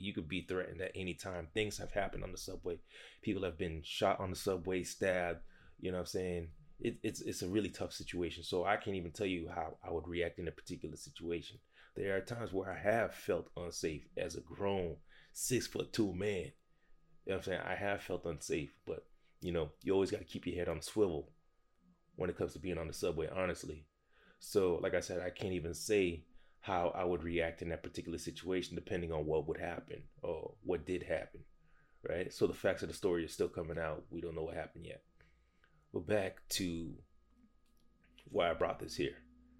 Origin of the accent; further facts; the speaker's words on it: United States; Me being an American citizen, I was born here. I was raised here. You know what I'm saying? I'm Haitian American. You see the Haitian flag in the back.